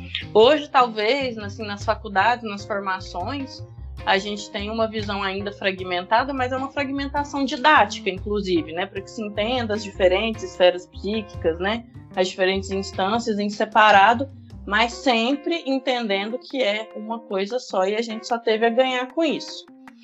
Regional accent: Brazil; como nós somos brasileiros, a gente cumpriu essa tradição de começarmos apenas após o carnaval

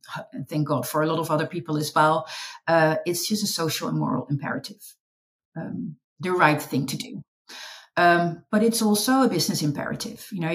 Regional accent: Netherlands; born and raised in the Netherlands

